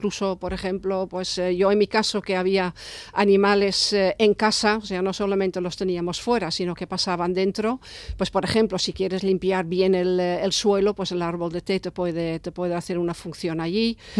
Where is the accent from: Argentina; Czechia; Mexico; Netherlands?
Netherlands; Spanish is a second language; moved away as an adult; now in Mallorca, Spain; yo soy holandesa, pero la verdad es que casi ni me acuerdo porque llevo ya casi 40 años en Mallorca, vivo en Mallorca.